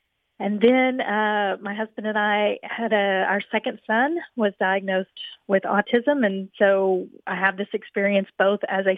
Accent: Oklahoma, United States; She was born in the small town we grew up in Oklahoma

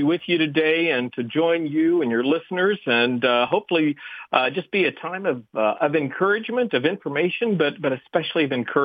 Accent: Midwest, United States; I grew up in the Midwest. My daddy was a preacher. He was a United Methodist pastor, one of the good ones.

